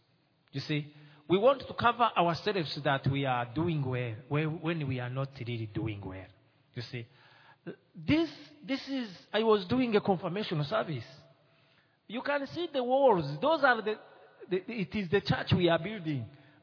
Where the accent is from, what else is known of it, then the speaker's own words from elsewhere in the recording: Burundi; English is a second language; from Burundi. English is my third language, and I try to make it clear that you can hear what I say.